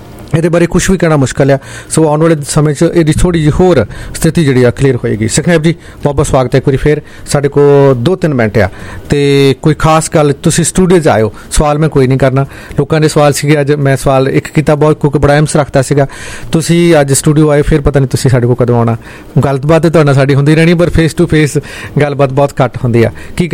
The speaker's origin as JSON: {"language": "Punjabi", "region": "Punjab", "country": "India", "tie": "born or raised there", "said": "ਪੰਜਾਬ ਦੀ ਧਰਤੀ ਨਾਲ ਅਸੀਂ ਜੰਮੇ ਪਲੇ ਹਾਂ"}